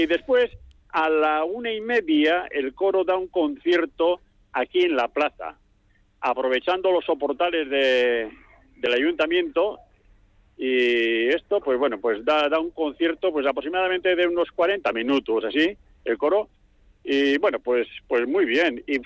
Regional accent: Zaratamo, Basque Country, Spain; now in Galdakao, Spain; yo soy de Zaratamo y vivo en Galdácano. Pero soy de Zaratamo, sí.

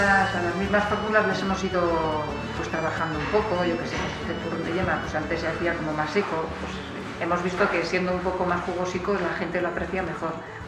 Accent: Agurain, Basque Country, Spain; Yo soy de aquí, de Agurain, entonces hace poco murió una hermana con 94 años, Josefina, y la abuela de su abuela ya eran de aquí.

